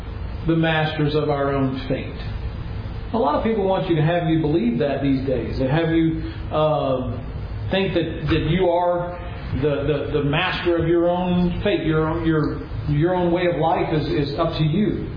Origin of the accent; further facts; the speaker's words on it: Lexington, Kentucky, United States; also born or lived in New York; I'm from Kentucky. I mean, I grew up in New York as a child, but I'm from up in Kentucky, Lexington, as a matter of fact